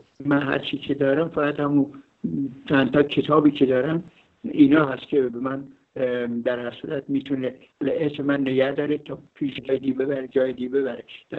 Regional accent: Iran; از این بابت که ما برحال ایرانی هستیم

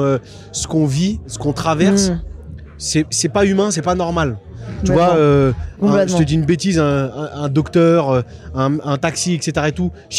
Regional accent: Nantes, Pays de la Loire, France; Je viens de Nantes, petite cité tranquille des Dervalières.

